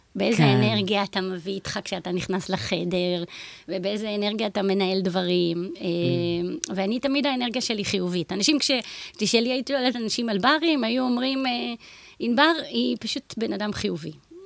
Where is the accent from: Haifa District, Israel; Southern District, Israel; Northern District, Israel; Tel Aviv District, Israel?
Southern District, Israel; Beersheba; also born or lived in Dimona; אז גדלתי בדימון עד גיל 8, ואחר כך עברנו לבאר שבע.